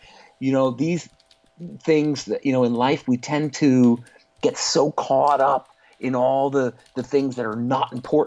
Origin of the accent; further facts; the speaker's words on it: Connecticut, United States; So what happened was this young man, Joe Barber, in my hometown here in Connecticut, I got a call